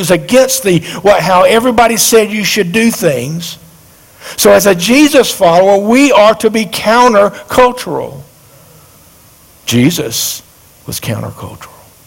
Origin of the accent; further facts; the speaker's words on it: Dillon, South Carolina, United States; There was another lady in our little town. I was raised in Dillon, South Carolina